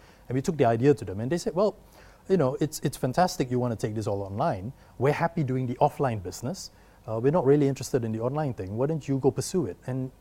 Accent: Malaysia; And, you know, being Malaysian

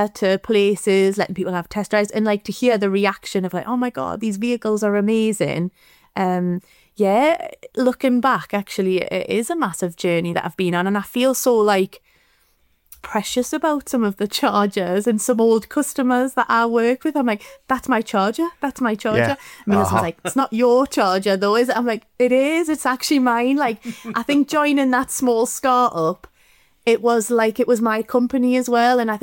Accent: Newcastle, North East England, United Kingdom; And I am from Newcastle

